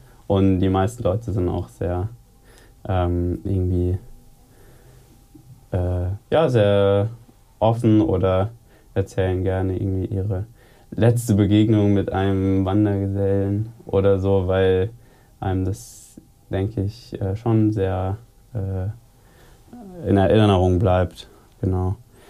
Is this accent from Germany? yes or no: yes; Freiburg im Breisgau, Baden-Württemberg, Germany; Ich komme aus Freiburg im Breisgau